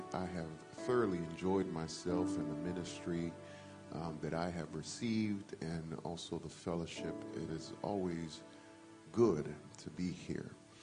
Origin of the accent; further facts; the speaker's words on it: New York City, New York, United States; Good is shooting unwelcomed critters growing up in New York City.